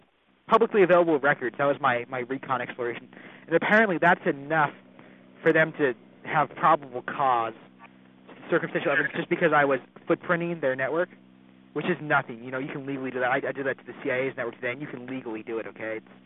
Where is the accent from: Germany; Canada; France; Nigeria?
Germany; English is a second language; now in United States; any country you go to, I came over from Germany, you know. You learn the language, You learn the culture and you follow it.